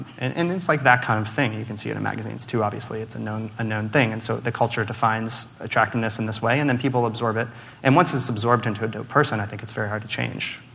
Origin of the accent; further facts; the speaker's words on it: Little Rock, Arkansas, United States; You know, I grew up in Little Rock, and I went to Central High, which was, like, the high school in the South that was integrated per force by Eisenhower.